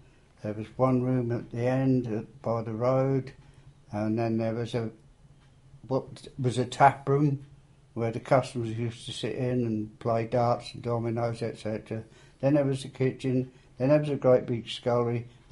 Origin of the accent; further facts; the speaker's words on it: Burwell, East of England, United Kingdom; born there; I was born in Burwell in 1932 on the 9th of March, and I was born in the Maidshead Public House in Burwell that is no longer existent.